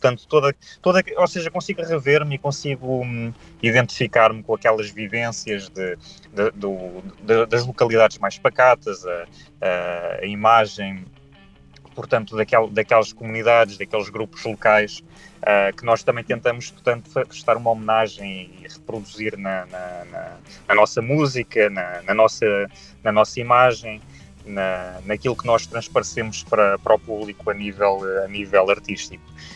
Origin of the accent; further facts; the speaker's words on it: Belas, Lisbon, Portugal; não cresci naquele ambiente mais rural, mais típico. Sou de Lisboa, mais concretamente da zona de Belas, de Sintra.